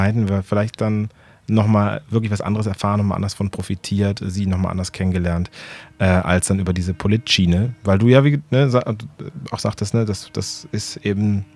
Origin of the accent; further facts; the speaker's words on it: Bonn, North Rhine-Westphalia, Germany; Ja, ich komme aus Bonn, ich habe gesagt, Kölner Karneval.